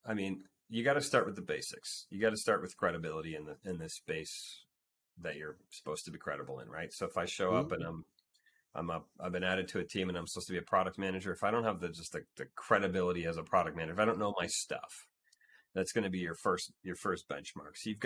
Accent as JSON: {"language": "English", "country": "Canada", "said": "If I'm trusting somebody to pass me the puck, playing hockey as a Canadian, you know, you do that."}